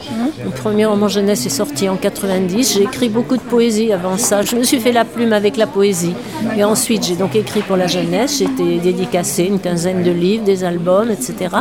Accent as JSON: {"language": "French", "country": "France", "lives_now": "Aquitaine, France", "said": "j'ai écrit sur ma région d'origine, qui est la vallée de la Saône, sur l'Aquitaine où je vis depuis très très longtemps et que je connais même mieux que ma région d'origine"}